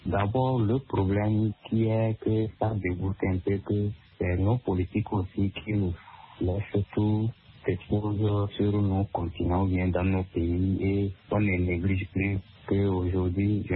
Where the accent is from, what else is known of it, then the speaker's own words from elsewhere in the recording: Centrale, Togo; Ma région natale est la région centrale. Là-bas, il y a les forêts qui sont bien là, la végétation est bien propre, l'air est bien aéré.